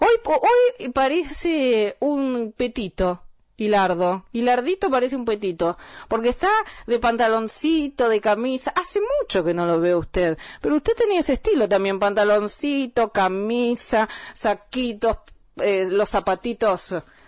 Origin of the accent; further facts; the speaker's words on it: Argentina; Así somos los argentinos.